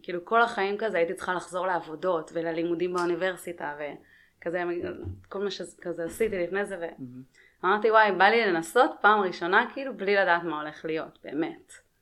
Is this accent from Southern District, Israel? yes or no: yes; Grofit, Southern District, Israel; אני בת 33, גדלתי בגרופית בערבה